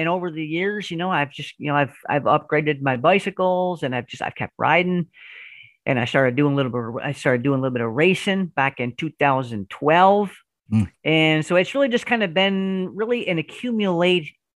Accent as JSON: {"language": "English", "town": "Malone", "region": "New York", "country": "United States", "tie": "born or raised there", "said": "I'm about 8 miles from the Canadian border, so I'm way up north. And you know, I mean, I'm born and raised in Malone. You know, just kind of grew up locally."}